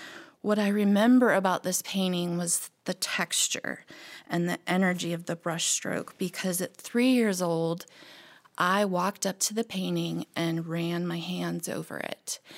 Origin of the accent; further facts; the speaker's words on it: Sharon, Pennsylvania, United States; I am originally from Western Pennsylvania